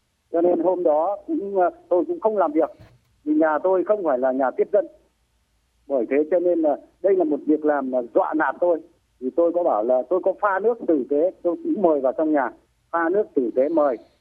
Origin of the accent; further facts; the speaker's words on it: La Khê, Hanoi, Vietnam; trên quê hương tôi La Khê, Hà Đông, Hà Nội lại ngang nhiên tàn phá